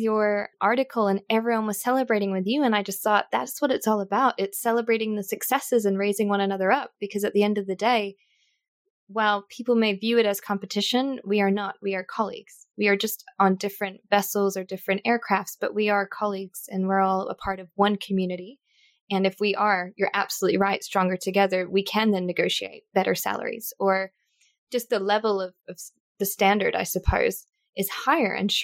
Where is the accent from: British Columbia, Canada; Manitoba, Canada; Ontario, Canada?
British Columbia, Canada; Vancouver; I was actually interviewing for a private jet position on a plane that was based out of Vancouver, my hometown.